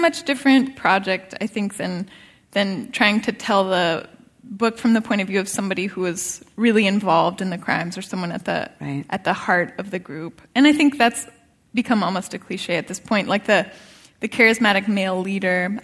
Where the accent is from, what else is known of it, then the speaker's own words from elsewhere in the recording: California, United States; I think it came out of growing up in California at this time period when it is still dealing with this immense nostalgia for the 60s